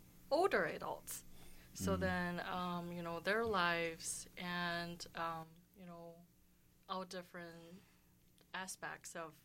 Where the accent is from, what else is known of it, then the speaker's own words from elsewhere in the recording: Shenyang, Liaoning, China; English is a second language; Shenyang is the capital city of Liaoning Province.